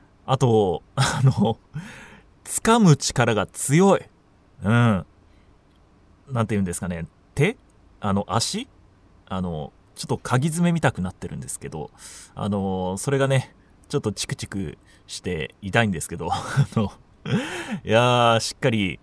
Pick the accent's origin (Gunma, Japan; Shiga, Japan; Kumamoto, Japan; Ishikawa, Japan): Shiga, Japan; Hikone; 出身が同じ地元滋賀県なんですね。